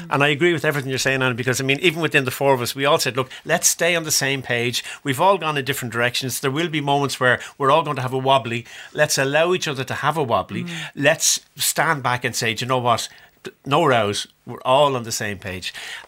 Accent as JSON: {"language": "English", "town": "Sutton", "region": "Leinster", "country": "Ireland", "tie": "born or raised there", "also_born_or_lived": "Artane", "said": "I was born in Artane, and in 1967 we moved out to Sutton to a big George."}